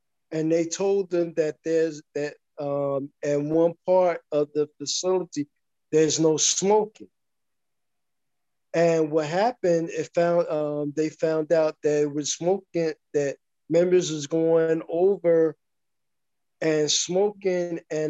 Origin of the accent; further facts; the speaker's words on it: New Jersey, United States; I am an addict, and I'm from New Jersey.